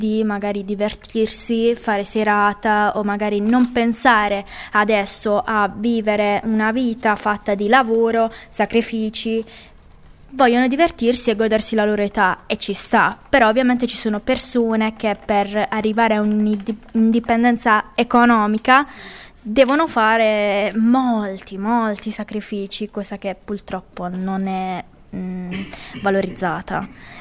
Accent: Conversano, Apulia, Italy; perché io sono di Conversano e quindi Sud Italia

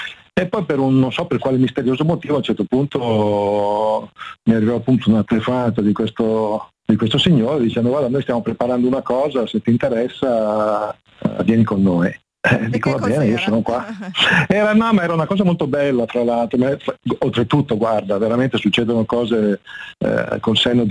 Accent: Milan, Lombardy, Italy; io sono di Milano, lo sai, quindi non sono di Roma

